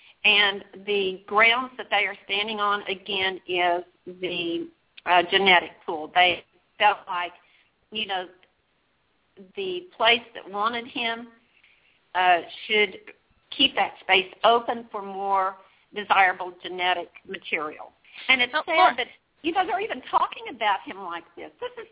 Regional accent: Oklahoma, United States; because I was raised in Oklahoma, and another way of thinking back there

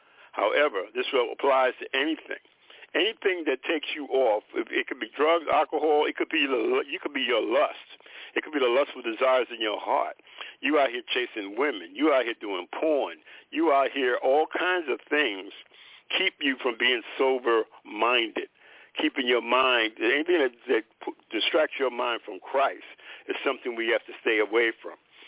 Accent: New York City, New York, United States; New York City, where I grew up in New York, oh man, come on, they're giving weed away up there.

